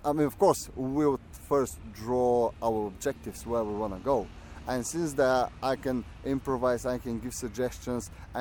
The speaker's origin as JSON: {"language": "English", "country": "Bulgaria", "moved": "as an adult", "lives_now": "London, United Kingdom", "said": "I'm originally from Bulgaria. I graduated in Bulgaria in acting, then I moved to UK where I graduated the theatre directing in University Falmouth."}